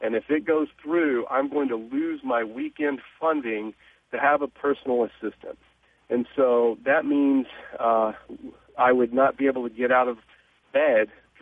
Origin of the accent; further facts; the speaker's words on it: Houston, Texas, United States; I was raised in Houston, which meant the odds were that I was going to have conservative politics.